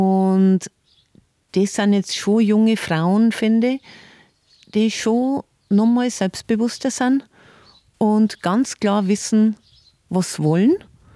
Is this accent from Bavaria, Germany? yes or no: yes; Sinzing, Bavaria, Germany; in Sönching bei Rengsburg, meiner Heimat.